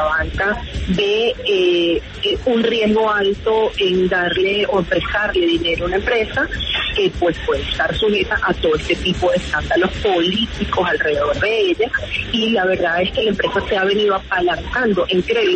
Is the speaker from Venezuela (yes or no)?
yes; Venezuela; ya yo desde afuera, por supuesto, como venezolana